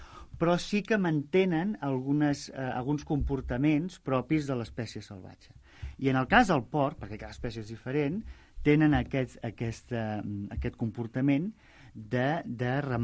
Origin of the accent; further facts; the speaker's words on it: Barcelona, Catalonia, Spain; born there; Jo mateix sóc nascut a Barcelona i aquí no en tenim pas de granges.